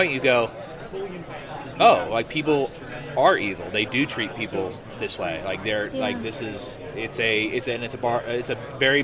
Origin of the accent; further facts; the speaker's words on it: California, United States; also born or lived in Virginia; Texas. Yep. I'm from California, but...